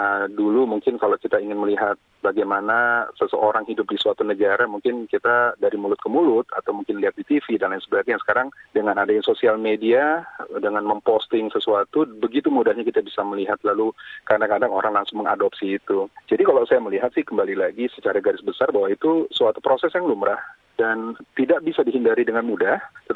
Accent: Indonesia; saya sendiri kebetulan saya besar lahir di Indonesia

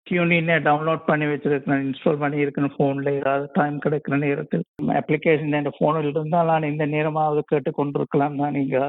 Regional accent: Ezhalai, Northern Province, Sri Lanka; born there; இலங்கையில் யாழ்ப்பாணத்தை யாழ்ப்பாணம் வந்து ஏழாலை என்ற இடத்தில் பிறந்தேன்.

